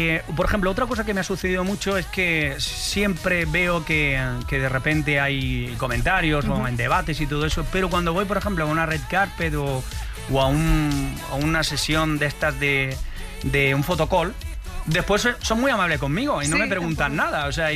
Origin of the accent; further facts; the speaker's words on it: Almería, Andalusia, Spain; ha venido bien vivir también fuera de mi tierra para darme cuenta de lo especial que es. Es decir, siempre que aterrizo en Almería o siempre que llego a la tierra de Andalucía, digo, qué bonito